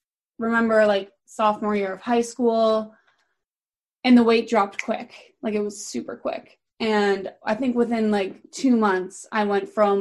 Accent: East Lyme, Connecticut, United States; I am 24 years old. And I'm from East Lyme, but moved to Old Lyme

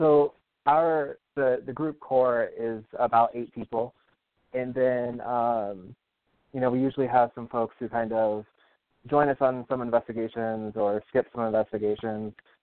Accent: Columbus, Ohio, United States; I'm from, and our group is based out of Columbus, Ohio.

